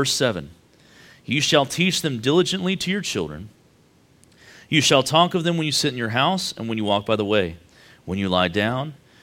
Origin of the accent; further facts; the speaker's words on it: Texas, United States; I probably butchered that because I'm from Texas